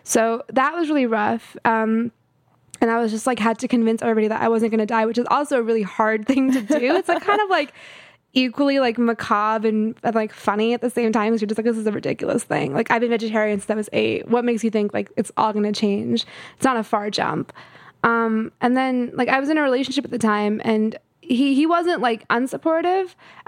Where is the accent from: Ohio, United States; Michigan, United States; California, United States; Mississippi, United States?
California, United States; also born or lived in Houston, Texas / Atlanta, Georgia / Colorado; So I was born in Texas and I was there until I was five in Houston. And then we went all across the country, like Atlanta, Georgia, and then Colorado. And eventually we settled in California. So like from like seven onwards, I was in California.